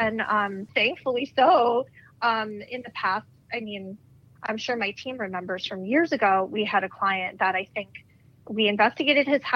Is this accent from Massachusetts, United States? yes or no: no; New Jersey, United States; the house that I grew up in New Jersey definitely had paranormal activity.